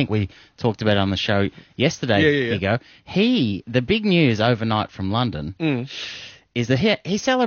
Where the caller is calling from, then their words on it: Australia; Well, we're ringing from Australia, Robert.